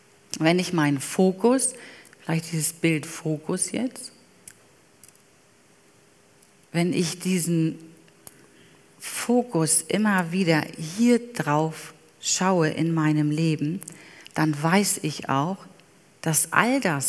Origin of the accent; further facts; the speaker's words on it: Lübeck, Schleswig-Holstein, Germany; Und wie ich jung war und in der Jugend war, in meiner Heimatgemeinde, damals in Lübeck